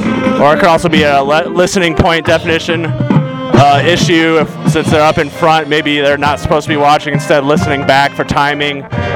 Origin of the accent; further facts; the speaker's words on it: St. Louis, Missouri, United States; I come to you from St. Louis, Missouri, and I'm a part of the Central States Judges Association panel